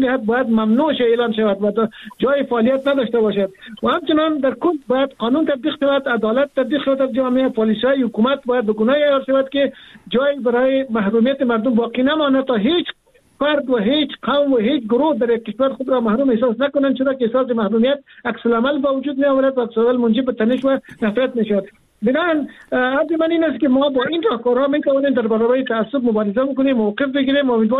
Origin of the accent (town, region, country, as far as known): Afghanistan